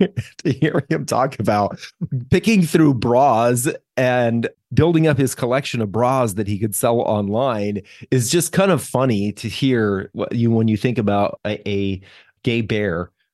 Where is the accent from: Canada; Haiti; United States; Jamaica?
United States; Colorado; a story that I had never heard growing up in Colorado.